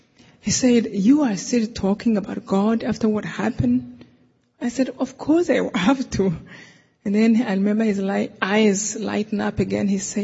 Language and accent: English; Rwanda; Well, I told him I'm from Rwanda, and I remember his eyes opened big.